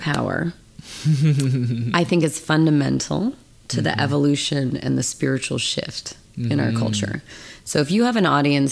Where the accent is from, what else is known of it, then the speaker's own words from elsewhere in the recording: Mendocino, California, United States; Northern California. I grew up in Mendocino in a log cabin, no electricity, no running water.